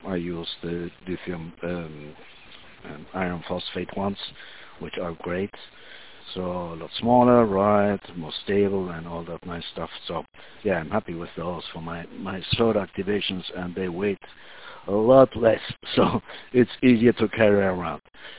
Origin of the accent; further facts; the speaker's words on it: Argentina; English is a second language; I traveled a little bit to my home country, Argentina, visit family and friends.